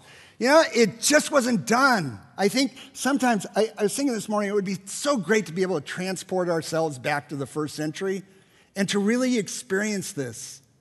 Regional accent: Burlingame, California, United States; I said, you know … We're from Burlingame.

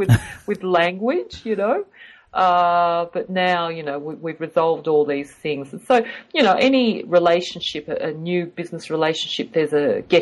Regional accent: Australia; born there; I'm actually I have Chinese heritage. However, I was born in Australia. So, you know, I'm more like a banana.

